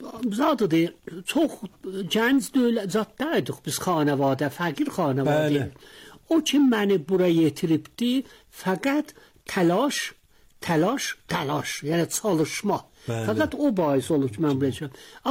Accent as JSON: {"language": "Azerbaijani", "town": "Tabriz", "region": "East Azerbaijan", "country": "Iran", "tie": "born or raised there", "said": "Mənə 81 yaşım vardı. Təbrizdə, deyə bilirəm, mərkəz Təbrizdə anadan olmuşam, Rastatüsə məhəlləsində. Vəli bir məhəllə var, benamə Küzərxana, Kuyu Kuzərxana, orada böyümüşəm."}